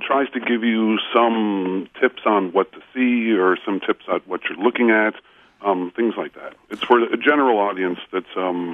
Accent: Wisconsin, United States; where are you from? And I said, I was from Wisconsin

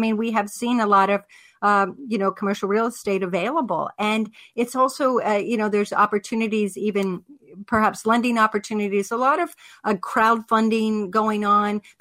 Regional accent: Pittsburgh, Pennsylvania, United States; I love these guys in Pittsburgh, you know, Pennsylvania started that, and that is actually my hometown.

